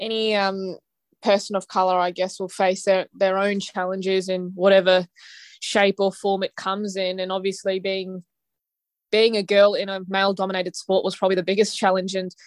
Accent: Melbourne, Victoria, Australia; born there; Madras, which is now called Chennai. So, that's where my Indian blood come from. And I was born in Melbourne, Australia

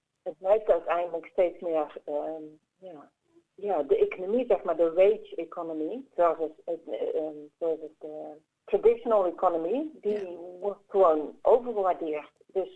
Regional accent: Netherlands; daarin was getraind als Nederlander

